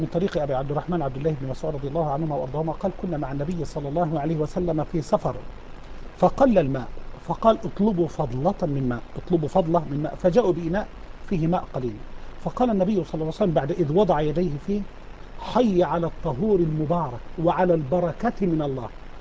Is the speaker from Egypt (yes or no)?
yes; Egypt; عندنا في مصر